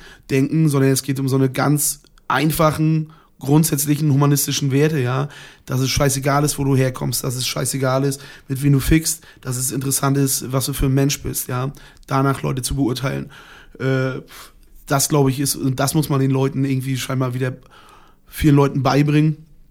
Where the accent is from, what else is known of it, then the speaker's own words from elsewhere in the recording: Mecklenburg-Vorpommern, Germany; Auf einmal bei uns in Mecklenburg hast du immer die 200, 300 Nazis gehabt